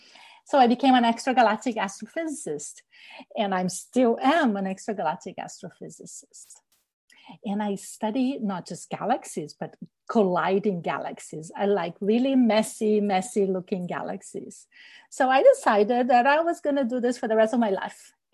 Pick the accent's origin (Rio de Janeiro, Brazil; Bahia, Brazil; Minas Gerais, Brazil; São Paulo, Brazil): Rio de Janeiro, Brazil; born or raised there